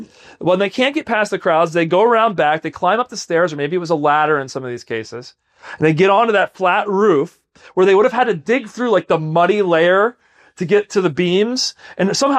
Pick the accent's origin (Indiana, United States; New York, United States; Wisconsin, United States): New York, United States; Now as a New Yorker, I kind of get that. Like we know how to wait in line.